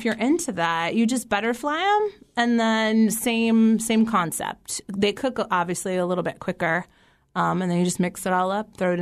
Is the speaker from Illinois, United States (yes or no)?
no; New Hyde Park, New York, United States; I grew up in New Hyde Park on Long Island and Umberto's is like where we go.